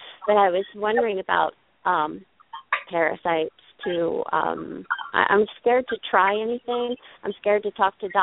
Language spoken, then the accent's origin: English; North Carolina, United States; North Carolina. My number is an old number from Arizona.